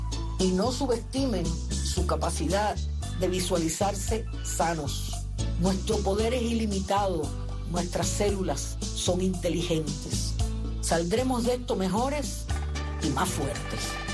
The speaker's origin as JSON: {"language": "Spanish", "country": "Cuba"}